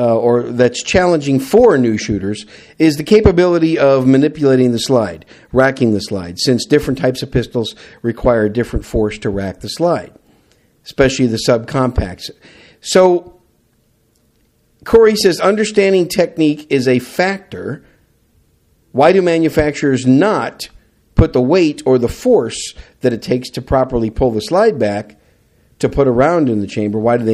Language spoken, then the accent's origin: English; Wisconsin, United States; now in San Antonio, United States; you guys know I am a cheesehead from Wisconsin, and I used to be used to that cold weather, but I've been living away from Wisconsin longer than I actually lived in Wisconsin